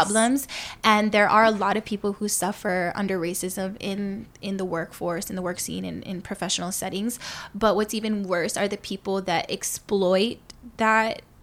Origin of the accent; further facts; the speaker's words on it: Hawaii, United States; when you're born and raised in Hawaii, you really know the diversity of the culture, and that we are very much blended down here